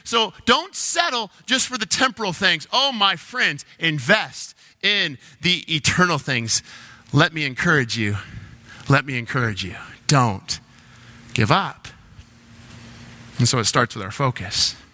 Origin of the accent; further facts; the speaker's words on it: Detroit, Michigan, United States; And please refrain from booing, but I grew up in Detroit area.